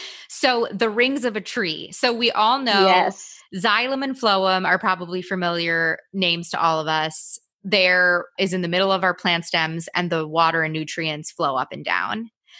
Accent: New York, United States; Because I'm, you know, born and raised in New York

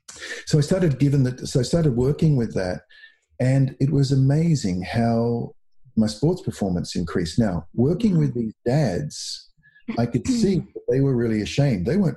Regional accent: Australia; now in United States; I was, you can hear I'm not from the United States, right?

